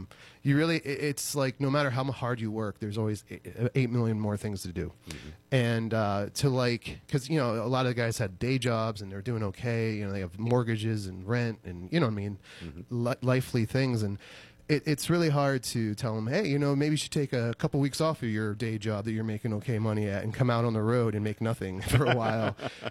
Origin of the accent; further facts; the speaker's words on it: Harborcreek, Pennsylvania, United States; It's my hometown, Harbor Creek, our colors were orange and black